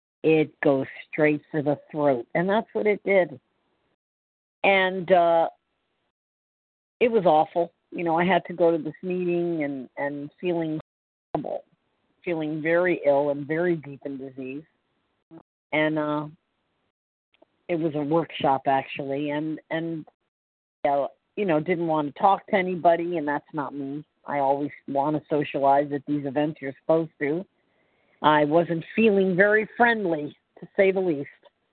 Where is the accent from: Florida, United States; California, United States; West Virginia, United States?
Florida, United States; I'm from Central Florida.